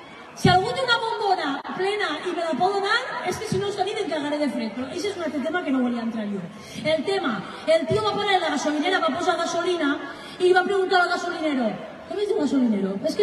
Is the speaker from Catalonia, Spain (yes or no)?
no; Ontinyent, Valencian Community, Spain; Jo que sóc d'Ontinyent, ma mare ha fet arròs al forn tota la vida.